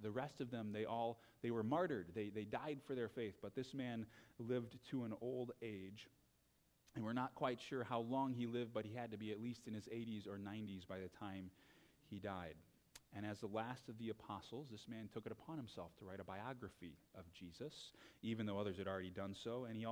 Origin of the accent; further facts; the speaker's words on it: St. Louis, Missouri, United States; I grew up in the church. I grew up in St. Louis, Missouri. That was me.